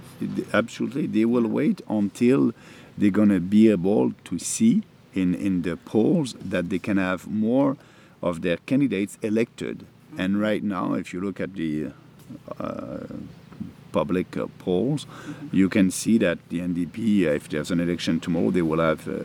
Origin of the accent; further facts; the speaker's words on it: Canada; I hope as a Canadian that we can have an election as soon as possible.